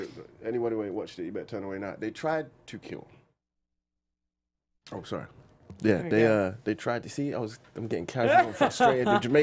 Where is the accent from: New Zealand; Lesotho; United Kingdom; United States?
United Kingdom; England; Clearly you can tell I'm from England.